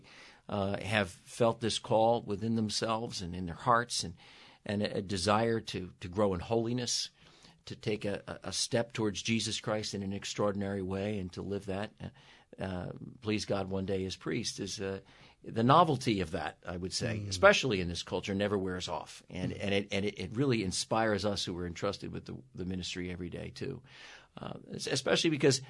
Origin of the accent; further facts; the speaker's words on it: North Wales, Pennsylvania, United States; also born or lived in Ambler; But I grew up in the Archdiocese. I was born in 1960, and my family was living in Ambler at the time, at St. Joseph's in Ambler, and where I was baptized. And then we later moved to St. Rose of Lima in North Wales.